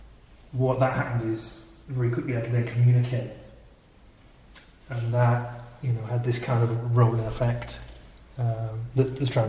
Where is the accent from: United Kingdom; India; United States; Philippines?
United Kingdom; Wales; I'm from Wales